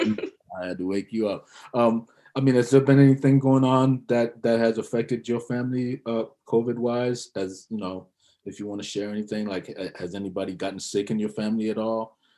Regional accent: Miami, Florida, United States; By the way, you were down in Miami, my hometown, right?

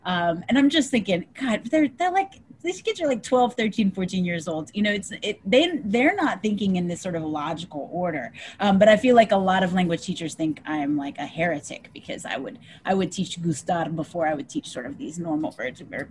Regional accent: New Orleans, Louisiana, United States; very similar to where I'm from, which is Louisiana. I'm from New Orleans.

